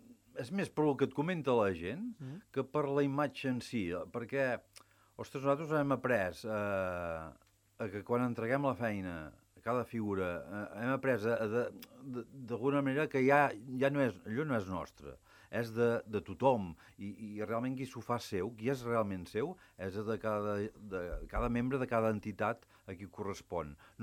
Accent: Batet, Catalonia, Spain; jo amb batolles m'estimo perquè sóc de Batet

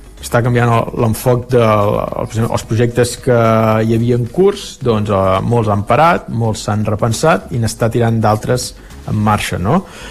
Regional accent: Catalonia, Spain; saps que jo sóc català i parlo català

